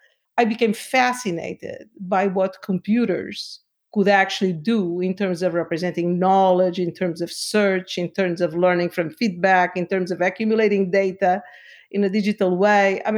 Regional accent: Lisbon, Portugal; So I am from Portugal, from Lisbon

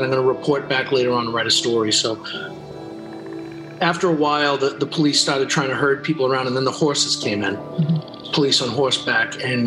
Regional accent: Brockton, Massachusetts, United States; she was from Bridgewater, which I'm from Brockton.

